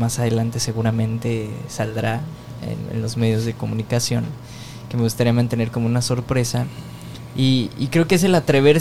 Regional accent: Mexico City, Mexico; yo soy de la Ciudad de México y soy mexicano y tengo la nacionalidad canadiense también, entonces soy como mexico-canadiense con mezcla de chorros mil culturas.

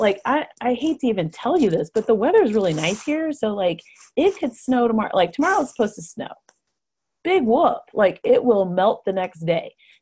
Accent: Colorado, United States; even though I'm from Colorado, I went to college in upstate New York

